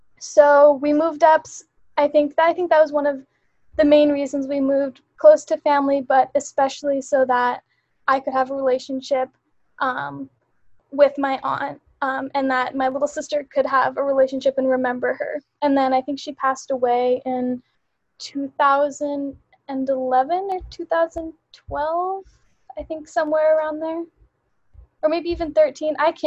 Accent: Boulder, Colorado, United States; born there; I was born in Boulder, Colorado in 2000.

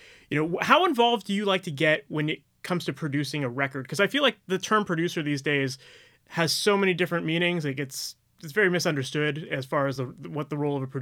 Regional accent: Ontario, Canada; I grew up just out of Toronto.

